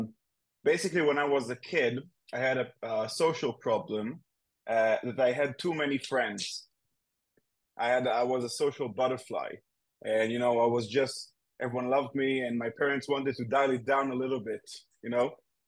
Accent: Israel; I'm from Israel, so we have in Israel we have like a society of magicians.

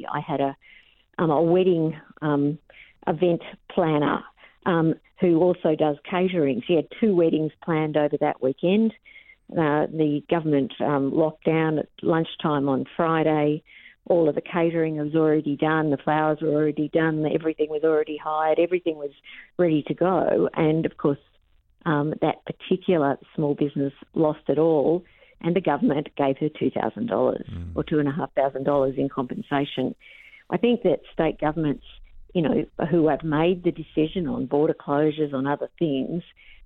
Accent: Queensland, Australia; now in Canberra, Australia; I'm also a Queenslander

